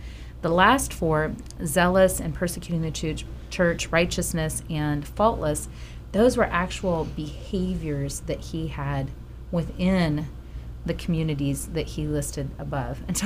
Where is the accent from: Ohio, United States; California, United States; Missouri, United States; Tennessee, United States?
Ohio, United States; Xenia; born there; I was of Ohio. I was born in Xenia, Ohio